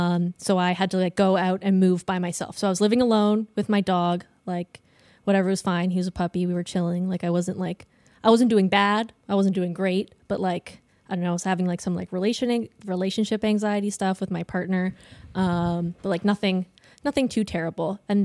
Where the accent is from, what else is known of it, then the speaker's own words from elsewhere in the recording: Ontario, Canada; I'm from Ontario. I go to school out here.